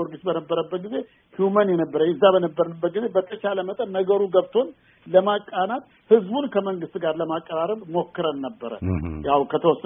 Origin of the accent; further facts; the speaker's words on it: Eritrea; አገረ ገዢ ሆኜ ኤርትራ ተመለስኩኝ። ያ ደግሞ ልዩ ስሜት ነበር። ምክንያቱም ከ18 አመት በኋላ እንደገና ጁኒየር ኦፊሰር ሆኜ ያደኩበት ሀገር